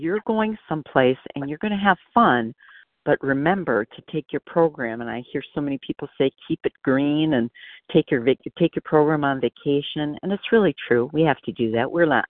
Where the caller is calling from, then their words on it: Wisconsin, United States; I'm calling from Wisconsin.